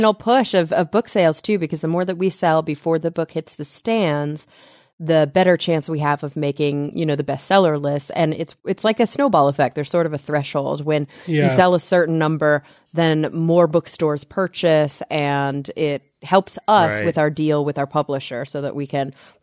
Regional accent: Dallas, Texas, United States; Growing up in Dallas, it was really good.

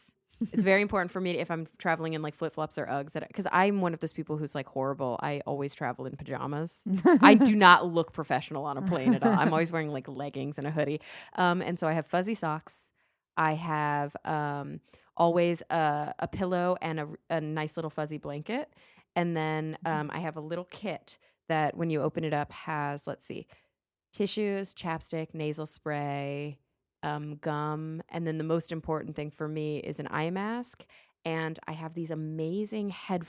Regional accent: Texas, United States; I grew up in Texas and it was like this all the time.

